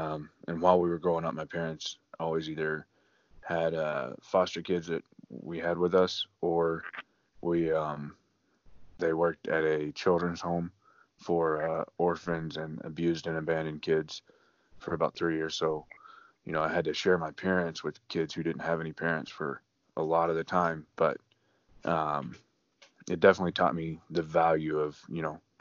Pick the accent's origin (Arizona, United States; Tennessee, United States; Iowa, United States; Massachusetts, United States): Tennessee, United States; also born or lived in North Mississippi; So I was born and raised in Tennessee, and a little bit in North Mississippi, but mostly West Tennessee. Small towns, like one red light, most of them.